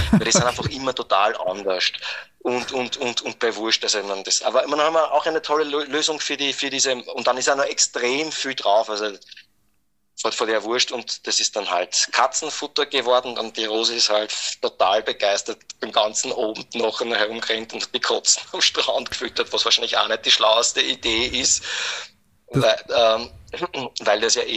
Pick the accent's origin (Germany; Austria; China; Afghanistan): Austria; als Österreicher